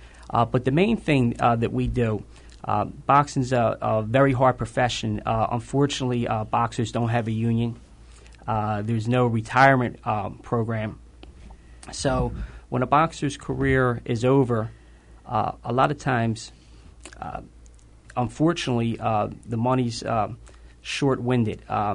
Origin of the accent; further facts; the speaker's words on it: Philadelphia, Pennsylvania, United States; Born and raised in South Philadelphia.